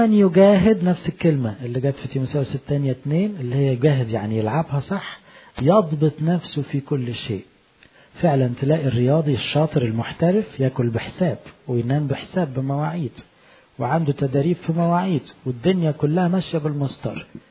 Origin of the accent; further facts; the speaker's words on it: Egypt; وإحنا الحمد لله كلنا كمصريين لنا أصل إيه في الفلاحة والزراعة